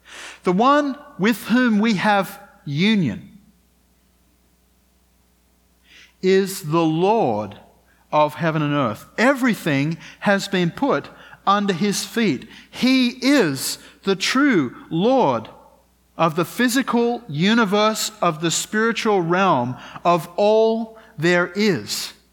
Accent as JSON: {"language": "English", "country": "Australia", "said": "I am from Australia. That does shape who I am to a certain extent."}